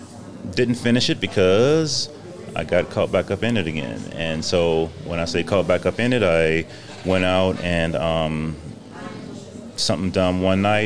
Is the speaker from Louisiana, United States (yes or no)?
yes; Louisiana, United States; moved away as an adult; now in Fallbrook, United States; Okay, born and raised in Louisiana. So I moved out here in '87.